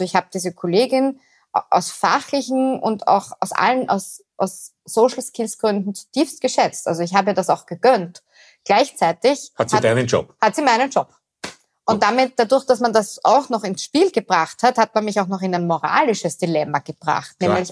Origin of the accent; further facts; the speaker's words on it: Vienna, Austria; also born or lived in Tyrol; Also ich bin eine Wienerin. Ich betone das immer ganz gern, weil ich gerne Wienerin bin und hier von Herzen aufgewachsen bin. Habe allerdings sehr viele Jahre in Tirol verbracht, weil ich dort studiert habe.